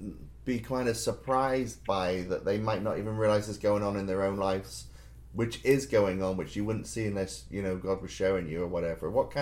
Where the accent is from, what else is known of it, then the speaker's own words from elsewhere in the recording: United Kingdom; We're nice to do that as British people. We put ourselves down.